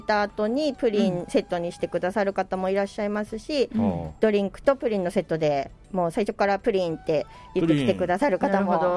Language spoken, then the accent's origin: Japanese; Isahaya, Nagasaki, Japan; 生まれてこの方ですね、諫早に住んでおりますので、